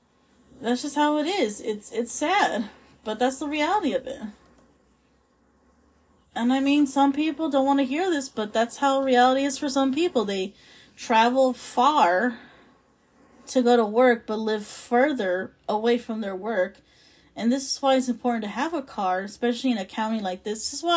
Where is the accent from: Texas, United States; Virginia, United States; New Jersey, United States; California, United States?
California, United States; also born or lived in Las Vegas; I'm an out-of-state born Californian who grew up all my life here in the state of California, but was born in the most sinful city on earth, which is Las Vegas.